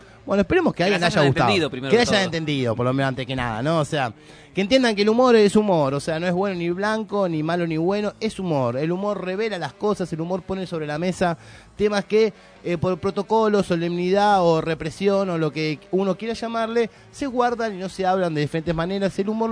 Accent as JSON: {"language": "Spanish", "country": "Argentina", "said": "Qué contradictorio también. Bueno, somos argentinos."}